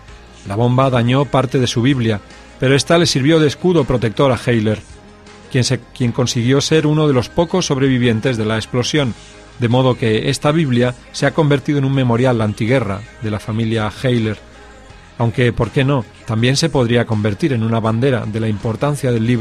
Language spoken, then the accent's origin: Spanish; Jerez de la Frontera, Andalusia, Spain; born there; now in El Puerto de Santa María, Spain; Y vivo en el puerto de Santa María, nací en Jerez de la Frontera, pero bueno, el Señor me deleitó con una esposa que actualmente es mi esposa, Toñi, que vivo con ella en el puerto de Santa María.